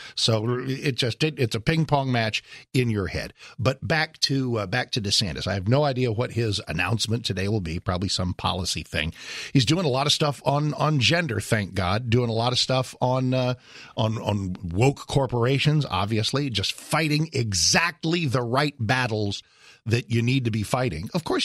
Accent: United States; The notion of Trump teeing it up is obviously exciting as an American, as a conservative, as a talk show host.

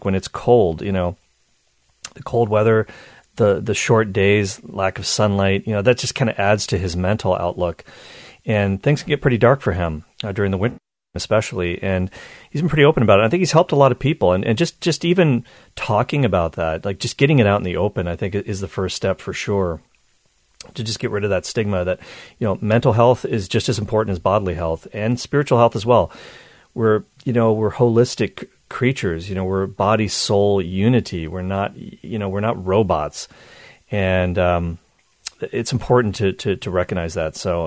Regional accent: Halifax, Nova Scotia, Canada; Nova Scotia, which is the province where I'm from. I'm from the Halifax area, Nova Scotia.

